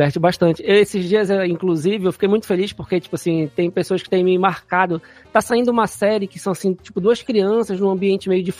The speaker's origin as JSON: {"language": "Portuguese", "town": "Belém", "region": "Pará", "country": "Brazil", "said": "Sou aqui de Belém do Pará, eu sou um professor de ciências aposentado."}